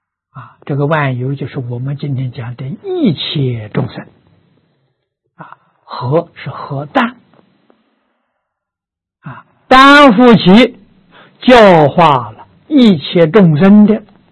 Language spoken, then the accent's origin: Chinese; China; 我们中国人习惯称善恶，印度人习惯呢称黑白。